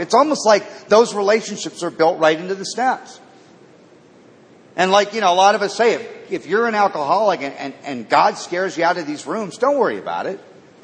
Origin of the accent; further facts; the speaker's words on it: Malibu, California, United States; And I said, you know, I grew up in Malibu. I want a yacht and a Learjet.